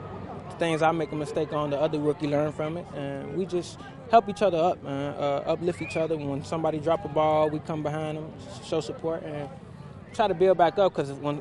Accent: Chicago, Illinois, United States; I mean, I'm from Chicago, so I just do me, represent myself.

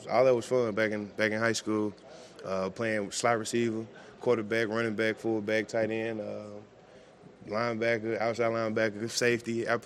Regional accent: Missouri, United States; that's a blessing to stay in my hometown, never leaving the state of Missouri playing football, so except when I went to junior college.

